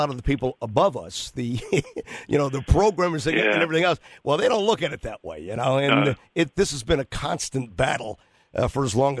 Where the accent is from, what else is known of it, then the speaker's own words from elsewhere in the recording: United States; I mean, here in the, speaking basically from being an American, how it changed how we feel, what we listen to, what we wear, everything.